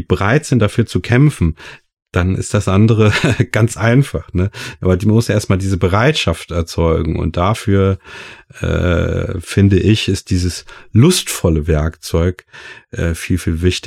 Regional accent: Rhineland-Palatinate, Germany; ich komme ja auch aus dem Westerwald und ich habe damals schon immer mich total für Natur interessiert, weil ich bin auch ohne Fernseher groß geworden, ohne Medien, und war eigentlich den ganzen Tag draußen im Wald

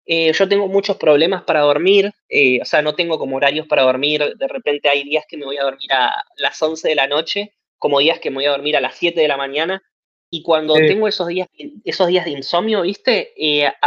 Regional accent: Merlo, Buenos Aires Province, Argentina; Yo soy de la ciudad de Merlo. Es una ciudad dentro de la provincia de Buenos Aires, digamos, es como de sur, ¿no? Pero nada, es un partido muy grande. Y no, acá simplemente sí, toda la vida viví en Merlo.

